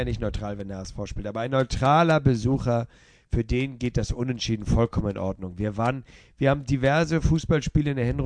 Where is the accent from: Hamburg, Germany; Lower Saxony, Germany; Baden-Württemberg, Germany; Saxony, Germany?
Hamburg, Germany; Oh ja, da wären wir ganz gerne als Hamburger, muss ich sagen.